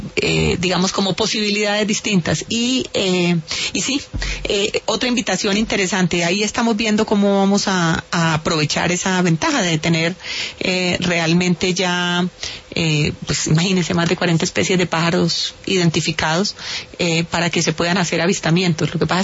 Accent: Valle del Cauca, Colombia; yo pues soy del Valle del Cauca y crecí conociendo el chamán de Guacarí

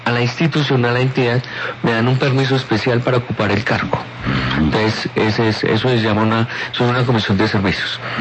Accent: Manizales, Caldas, Colombia; also born or lived in Bogotá / Cali; yo nací en Bogotá y al año mi madre me llevó a Manizales, pues ellos eran de Manizales, de esa región. Y ahí me crié, hice mi primaria, mi bachillerato, hice mi pregrado, o sea, toda la parte de la universidad. Posteriormente estuve en Cali, presté servicio en Cali

